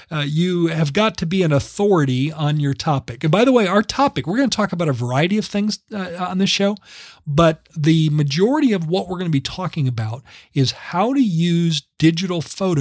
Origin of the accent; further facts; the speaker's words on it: San Diego, California, United States; I mentioned I grew up in San Diego. I know San Diego very well.